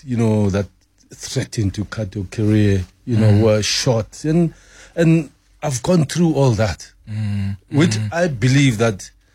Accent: Soweto, Gauteng, South Africa; most of the people didn't realize that I'm a Sowetan.

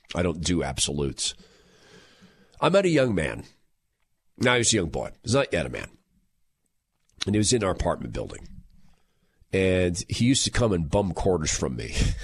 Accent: Spokane, Washington, United States; I'd never lived in a different culture. I grew up in Spokane. I knew two black people growing up.

